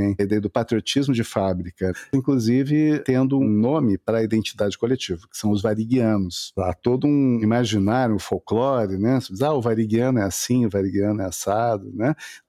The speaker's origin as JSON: {"language": "Portuguese", "town": "Porto Alegre", "region": "Rio Grande do Sul", "country": "Brazil", "tie": "born or raised there", "said": "no meio de bairros da periferia de Porto Alegre, onde eu cresci, assim, tá?"}